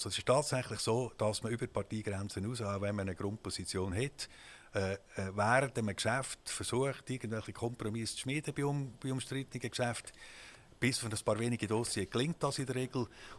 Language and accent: German; Attinghausen, Uri, Switzerland; Also ich bin ein Bürger von Attinghausen, bin geboren in Attinghausen, aufgewachsen in Attinghausen, lebe immer noch in Attinghausen. Also ich bin ein waschechter Attinghausen